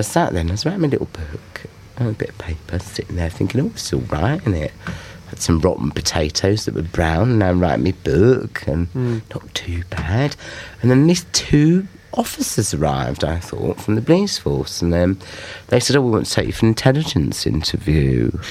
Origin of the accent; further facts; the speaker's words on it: London, United Kingdom; ….